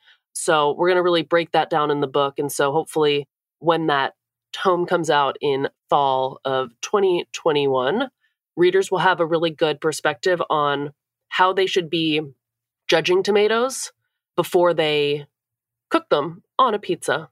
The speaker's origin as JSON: {"language": "English", "region": "New Jersey", "country": "United States", "tie": "born or raised there", "moved": "yes", "said": "I mean, when I was growing up in New Jersey, we only had like the big bulbous, almost like purple black skinned eggplant"}